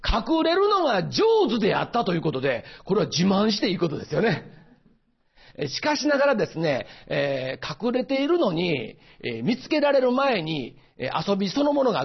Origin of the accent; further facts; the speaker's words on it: Osaka, Japan; 私はですね、実は大阪から来ました。実はって言わなくてもね、もう言葉で大体わかるの、まあ、大阪のね、東住吉というね、まあ庶民の町で育ったんです。二軒長屋で育ったんですよ。